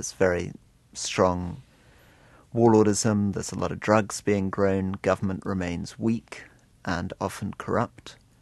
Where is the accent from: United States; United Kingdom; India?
United Kingdom; As a British diplomat, I think we suffer enormously in our attempts to engage with the rest of the world